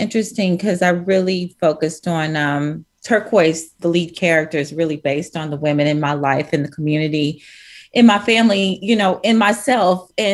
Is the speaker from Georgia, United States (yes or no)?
no; Fort Worth, Texas, United States; You know, I'm from Fort Worth. I grew up commemorating Juneteenth as a child.